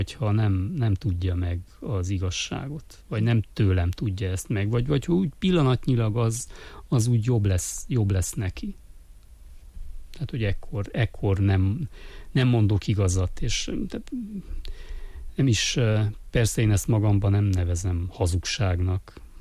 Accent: Backamadaras, Mureș County, Romania; én falun nőttem fel, és nagyon keveset jártunk be városra, annak ellenére, hogy 18 kilométerre van csak Backamadaras Marosvásárhelytől

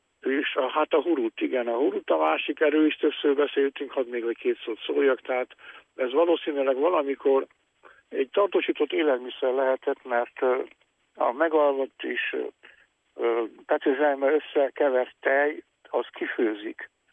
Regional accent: Gheorgheni, Harghita, Romania; a szülőföldem, Gyergyói, Gyengyusze Miklós

